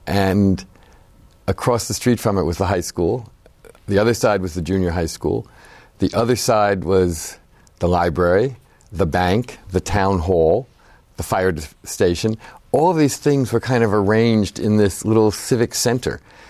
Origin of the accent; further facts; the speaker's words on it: Nutley, New Jersey, United States; also born or lived in Passaic; I grew up in Passaic, New Jersey, and grew up in a nearby town called Nutley, New Jersey, which is these days, I think, best known as the hometown also of Martha Stewart.